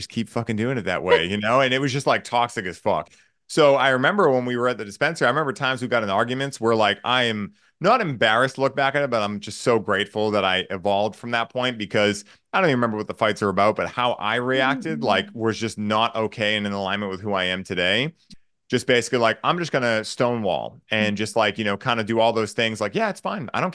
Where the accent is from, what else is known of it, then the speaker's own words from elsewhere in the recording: Boston, Massachusetts, United States; part of the reason I'm grateful that I was raised in Boston